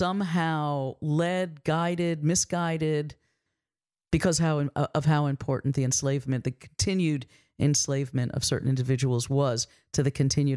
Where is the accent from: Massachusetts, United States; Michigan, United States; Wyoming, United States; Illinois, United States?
Massachusetts, United States; also born or lived in New England; because I'm born and raised in New England. I mean, I was born in Massachusetts.